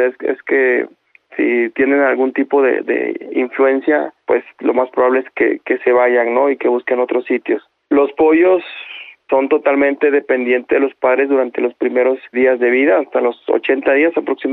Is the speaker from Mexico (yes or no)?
yes; Mexico; como mexicanos nos representa